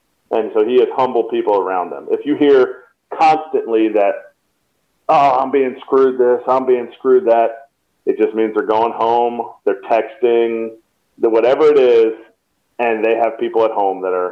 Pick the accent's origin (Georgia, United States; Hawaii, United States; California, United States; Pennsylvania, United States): Pennsylvania, United States; Telford; my hometown of Telford, Pennsylvania